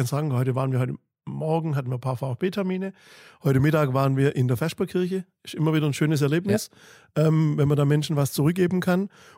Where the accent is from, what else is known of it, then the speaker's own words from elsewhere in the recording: Nürtingen, Baden-Württemberg, Germany; born there; Geboren in Nürtingen, im schönen Nürtingen am Neckar.